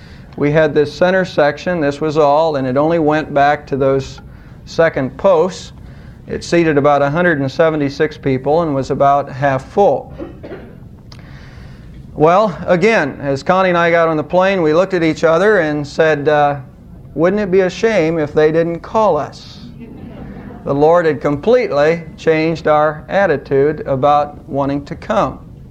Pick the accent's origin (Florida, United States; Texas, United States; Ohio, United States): Ohio, United States; Savannah; My hometown was Savannah, Ohio.